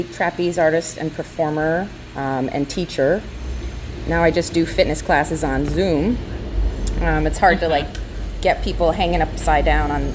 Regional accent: Massachusetts, United States; born there; Let's see. I was born in Massachusetts. There's a lot of ghosts in New England.

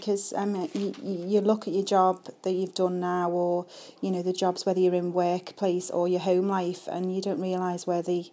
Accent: Maghull, North West England, United Kingdom; I'm from Magull and I have two children.

